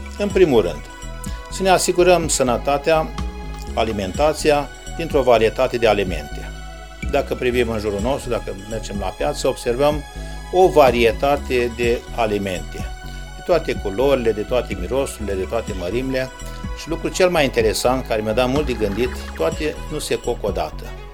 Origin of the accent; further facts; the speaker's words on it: Iași, Iași County, Romania; sunt din România, din orașul Iași, Dulcele Târg al Ieșilor.